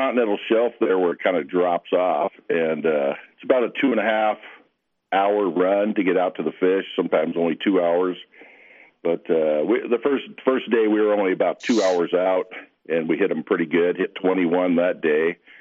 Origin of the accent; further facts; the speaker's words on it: Redondo Beach, California, United States; moved away as an adult; now in Alaska, United States; I grew up in Redondo Beach, so didn't come up here till the 80s, late 80s, when I came up to Alaska, fell in love with it and just stayed